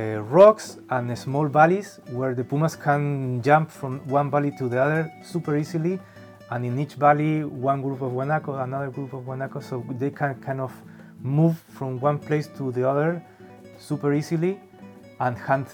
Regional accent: Santiago, Santiago Metropolitan Region, Chile; now in Puerto Natales, Chile; I'm from Chile, from Santiago, but now I'm living in Puerto Natales.

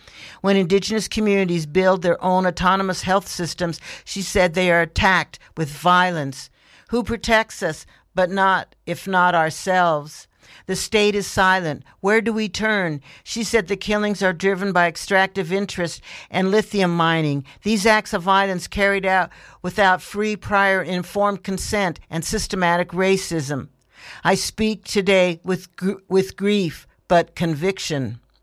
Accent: Lahaina, Hawaii, United States; I am also here today representing my hometown of Lahaina, which in August of 2023 was devastated by wildfire.

